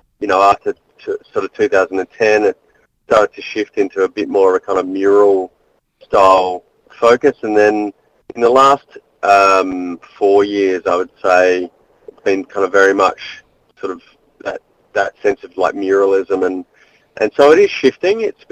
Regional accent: Adelaide, South Australia, Australia; now in Melbourne, Australia; I'm originally from Adelaide, and I studied studio arts in Adelaide and then came over to RMIT in Melbourne

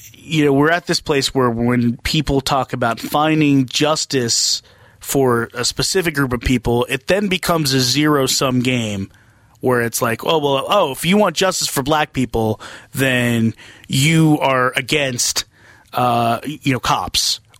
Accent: United States; I'm an American. I can understand patriotism.

